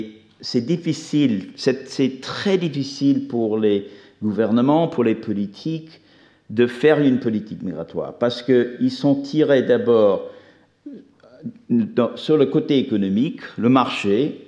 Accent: the South, United States; French is a second language; je suis un petit mélange d'anglais et d'écossais, mais je viens de la région des États-Unis dans les montagnes du sud qui est restée très isolée, avec très peu d'immigration, mais pas beaucoup de diversité.

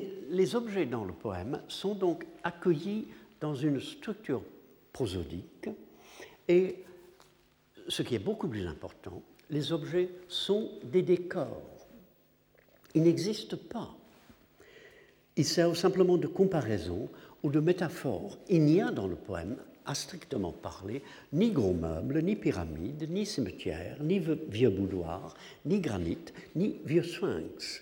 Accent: England, United Kingdom; French is a second language; est-ce que c'est simplement parce que je suis anglais

